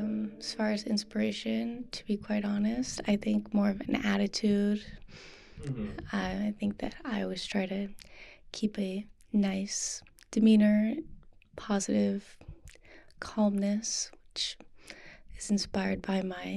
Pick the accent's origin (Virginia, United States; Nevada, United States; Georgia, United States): Virginia, United States; Chesapeake; born there; also born or lived in Winston-Salem, North Carolina / Outer Banks, North Carolina / Florida; It's kind of hard to describe because I've moved around a lot. I was born in Chesapeake, and then I moved to Winston-Salem. I moved to the Outer Banks, then I moved to Florida, and now I'm back here in Nashland, Virginia.